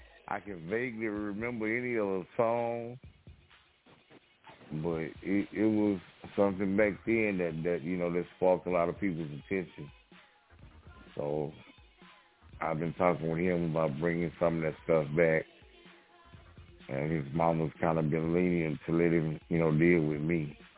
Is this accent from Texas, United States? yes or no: yes; Crockett, Texas, United States; they're trying to come up with best dates for my event here in my hometown. They're going to make give me my own day. So it'll be like, you know, like Trey Day in Houston. We're going to have a Hair Love Day in Crockett, Texas.